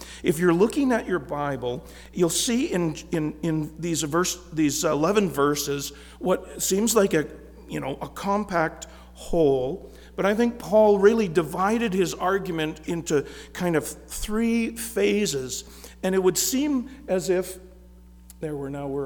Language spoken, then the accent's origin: English; British Columbia, Canada; I grew up on Vancouver Island.